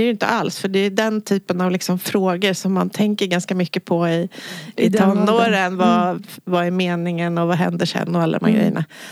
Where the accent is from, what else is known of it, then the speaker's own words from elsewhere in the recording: Nyköping, Södermanland, Sweden; Jag är från Nyköping.